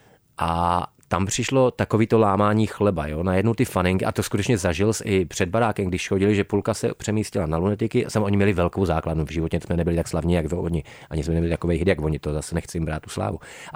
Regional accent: Slovakia; accent: Slovak; Czech is a second language; moje nářečí nebo slovenské nářečí, které používáme, je hodně podobný tomu moravskému, spíš moravský.

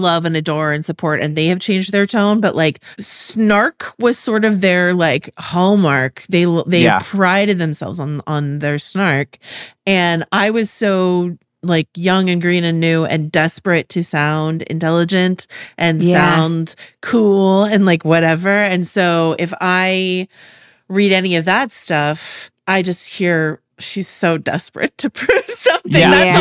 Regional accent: California, United States; In Northern California, the Bay Area.

